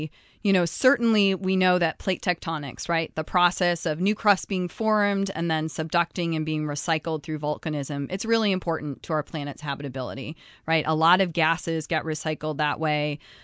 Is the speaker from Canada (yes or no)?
no; Ohio, United States; You know, I grew up in the Midwest, so I didn't really know much about underwater volcanoes growing up in Ohio.